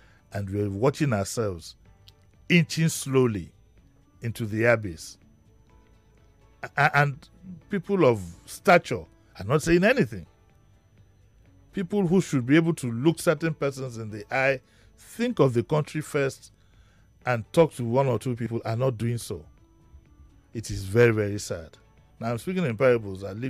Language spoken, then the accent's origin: English; Yaba, Lagos, Nigeria; When I was growing up in Yaba, you had everybody, you know, from the east, from the north